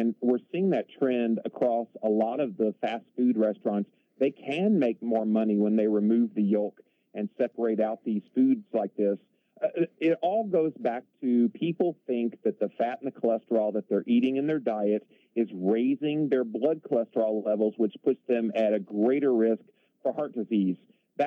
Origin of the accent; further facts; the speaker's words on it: the South, United States; Although I'm not from Texas, I am from the southern United States. I'm in South Carolina.